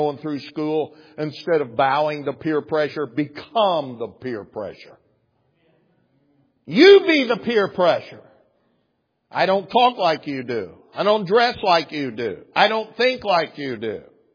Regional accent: Brinkley, Arkansas, United States; my dad and grandfather drove me to the bus station, which was 20 miles from my hometown in Brinkley, Arkansas.

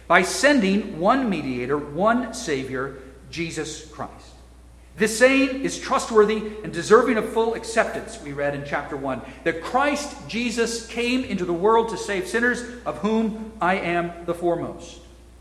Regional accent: California, United States; now in Northern Virginia, United States

